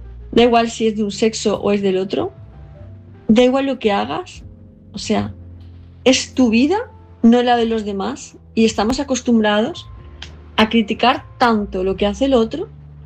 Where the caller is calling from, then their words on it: Palma, Balearic Islands, Spain; de Palma de Mallorca